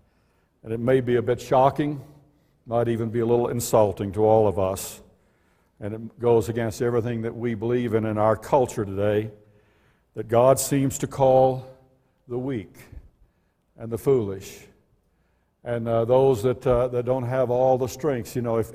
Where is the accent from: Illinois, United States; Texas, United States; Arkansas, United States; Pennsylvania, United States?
Arkansas, United States; born there; I was born in Arkansas. I was born in abject poverty.